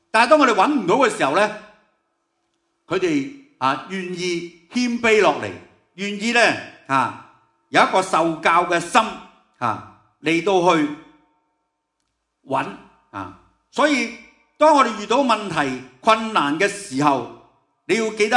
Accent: China; 以前即系我哋中国人咧，即系唔明呢天文现象嘅时候

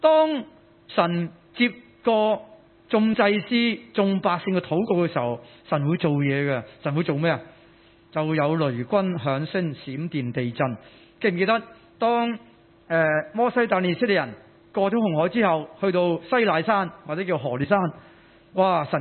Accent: Hong Kong; 大家有没有想起我们都是香港人，香港香港啊

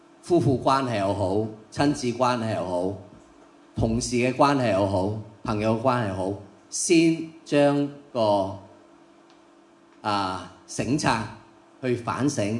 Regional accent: China; 自卑咧唔系我哋中国人，即系平时我哋讲话啊，你咁自卑噶

